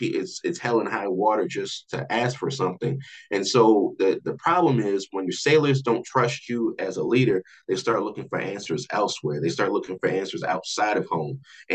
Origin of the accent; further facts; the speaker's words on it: Philadelphia, Pennsylvania, United States; also born or lived in Baltimore; My background, I grew up, I was born in Baltimore. I lived there for like my early childhood. Then I wind up moving to Philadelphia, like early elementary school.